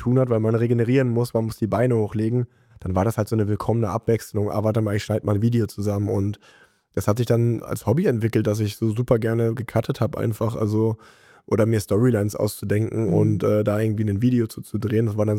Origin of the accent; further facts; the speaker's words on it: Kesselbüren, North Rhine-Westphalia, Germany; Ich bin halt in Unna groß geworden, oder nicht mal richtig in Unna, sondern eigentlich noch in einem Dorf vor Unna, in Kesselbüren, da wohnen 700 Menschen.